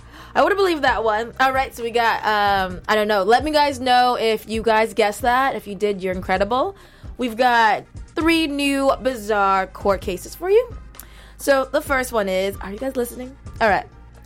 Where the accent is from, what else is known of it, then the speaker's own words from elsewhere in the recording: Connecticut, United States; That happened in my hometown in Connecticut.